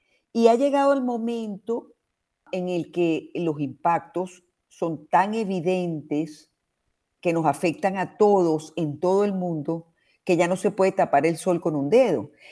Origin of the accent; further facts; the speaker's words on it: Venezuela; now in Peru; yo soy venezolana y también peruana, porque tengo ya 30 años en Perú